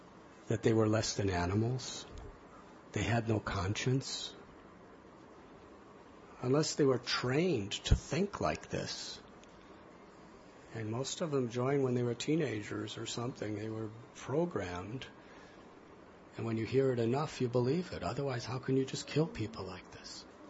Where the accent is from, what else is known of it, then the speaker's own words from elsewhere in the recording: United States; now in India; I feel at home in their presence too, because I'm Jewish American. And I feel at home with all of them because I live in India.